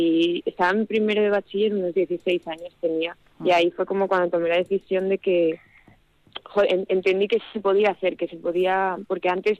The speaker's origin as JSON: {"language": "Spanish", "town": "Izarra", "region": "Basque Country", "country": "Spain", "tie": "born or raised there", "said": "yo empecé pues en mi pueblo bailando un poco con las niñas que había en el pueblo en algunas clases que se daban"}